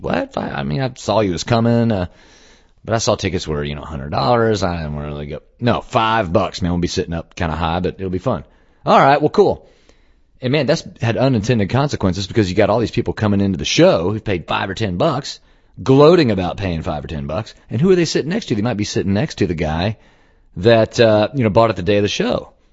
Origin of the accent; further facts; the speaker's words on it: Dallas, Texas, United States; You know, growing up in Dallas, I mean, you had to get those tickets day out, sold out in a day, man.